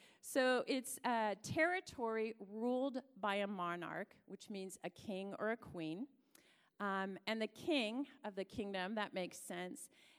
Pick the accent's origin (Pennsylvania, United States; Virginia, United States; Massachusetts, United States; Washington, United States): Washington, United States; Seattle; You know, I'm from Seattle. We don't do that.